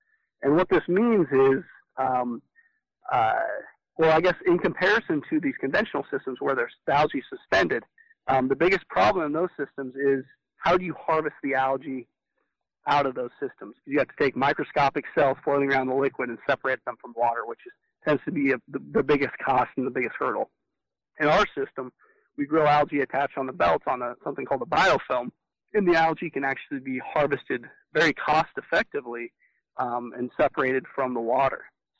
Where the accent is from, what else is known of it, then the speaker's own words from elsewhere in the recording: Iowa, United States; I'm in Iowa, you know, I came from Iowa, a small town, and there's, you know, numerous farm ponds throughout the state.